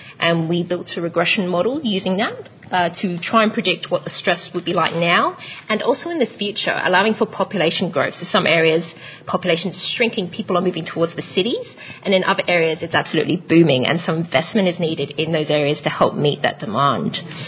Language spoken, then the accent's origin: English; Sydney, New South Wales, Australia; because we're from Sydney